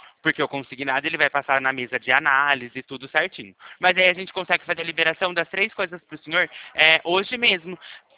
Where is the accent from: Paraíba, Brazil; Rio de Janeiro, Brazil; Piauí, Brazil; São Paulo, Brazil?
São Paulo, Brazil; Limeira; Eu sou daqui de Limeira.